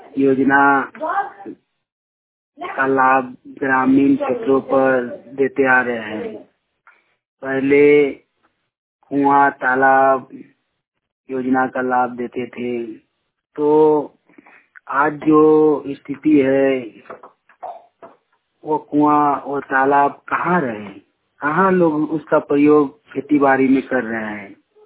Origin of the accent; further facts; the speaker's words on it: Kasmar, Jharkhand, India; ग्राम कसमार चट्टी, पंचायत कसमार, जिला बोकारो, राज्य झारखंड का निवासी हूँ।